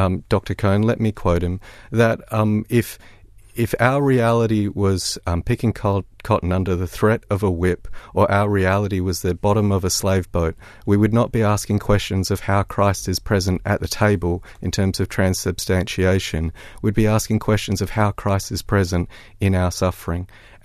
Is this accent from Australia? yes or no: yes; Perth, Western Australia, Australia; I am from Perth, Western Australia